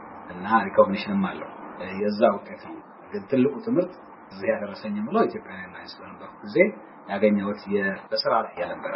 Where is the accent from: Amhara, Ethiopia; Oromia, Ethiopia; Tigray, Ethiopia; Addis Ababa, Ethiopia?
Addis Ababa, Ethiopia; moved away as an adult; ከዛ በፊት ቶልጂ ያደኩት አዲስ አበባ ኢትዮጵያ ውስጥ ነው። እዛ የተማርኩትም መደበኛ ትምህርት መቼም ትምህርት አያልቅም፣ ግን መደበኛው ትምህርት የሃይስኩልም የኮሌጅ ዩኒቨርሲቲም አዲስ አበባ ዩኒቨርሲቲ ተማርኩት።